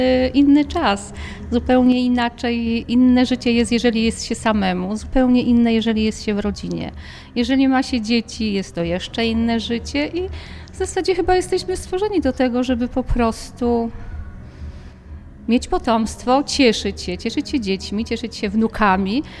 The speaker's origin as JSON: {"language": "Polish", "town": "Syców", "region": "Lower Silesian Voivodeship", "country": "Poland", "said": "jestem z Sycowa."}